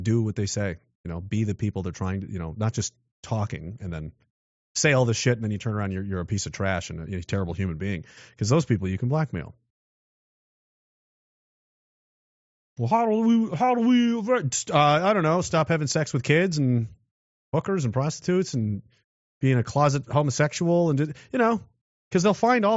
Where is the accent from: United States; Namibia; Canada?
Canada; I'm a Canadian. I'm a proud Canadian. I like being Canadian.